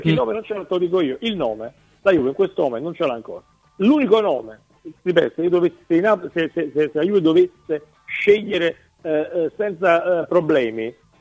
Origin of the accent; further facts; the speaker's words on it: Naples, Campania, Italy; Io sono napoletano